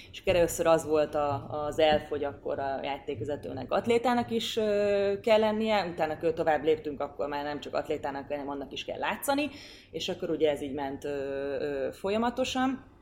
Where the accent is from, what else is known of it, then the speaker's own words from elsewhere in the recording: Győr-Moson-Sopron, Hungary; én Győr-Moson-Sopron megyei vagyok, elég erős volt nálunk a játékvezetés